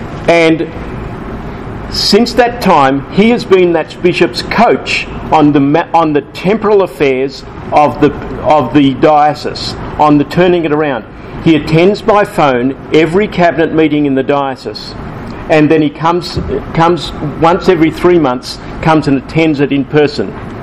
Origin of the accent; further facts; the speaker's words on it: Australia; I'm Irish Catholic, from Australia obviously, but Irish Catholic.